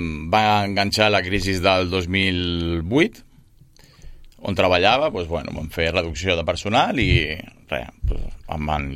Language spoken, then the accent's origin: Catalan; Terrassa, Catalonia, Spain; now in Sabadell, Spain; nosaltres som de Sabadell. Bueno, jo sóc de Terrassa, ja fa 15 anys que visc a Sabadell